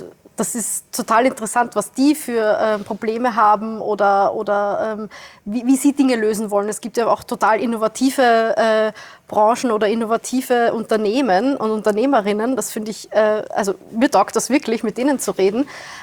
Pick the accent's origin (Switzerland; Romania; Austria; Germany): Austria; Wiener Neustadt, Lower Austria; Ich komme aus Wiener Neustadt, südlich von Wien.